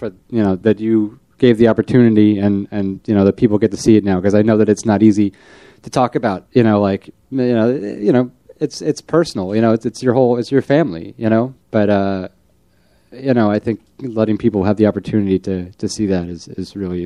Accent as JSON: {"language": "English", "region": "New Jersey", "country": "United States", "tie": "born or raised there", "lives_now": "New York City, United States", "said": "I grew up in Jersey. I had a long family history in the Lower East Side and was drawn back to the neighborhood."}